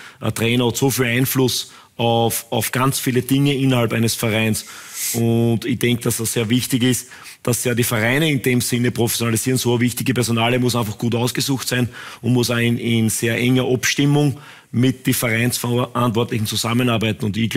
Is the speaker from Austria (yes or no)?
yes; Austria; Und dann müssen wir als Österreicher uns auch fragen